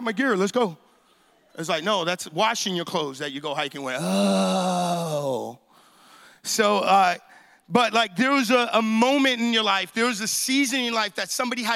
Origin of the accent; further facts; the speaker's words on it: New York, United States; now in Springfield, United States; I'm originally, although I live in Springfield, Missouri now, but I'm originally from New York. New York in the house.